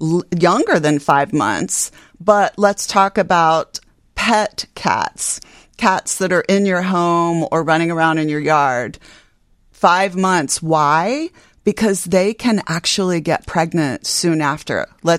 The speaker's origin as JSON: {"language": "English", "town": "Cincinnati", "region": "Ohio", "country": "United States", "lives_now": "Chicago, United States", "said": "I hail from Cincinnati, of course, and our really good shelters also know how to do that."}